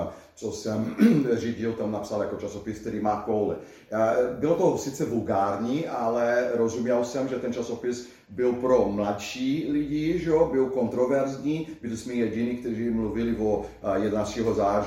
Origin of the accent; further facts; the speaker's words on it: Brazil; Czech is a second language; moved away as an adult; also born or lived in New York, United States / Florida, United States; now in Czech Republic; odjel jsem z Brazílie, když bylo mě 19, je mi 55 skoro. Takže drtivá většina svého života jsem stravil někde jinde. První 7 let to bylo v Americe, v New Yorku a na Floridě. A pak v roce už 97 jsem přijel do Česka.